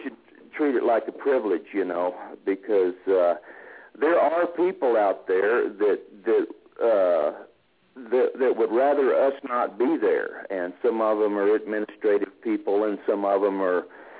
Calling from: Cimarron, New Mexico, United States; from Cimarron, New Mexico.

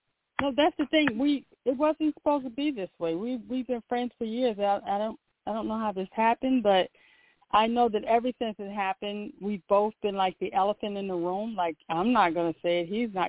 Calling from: North Carolina, United States; North Carolina.

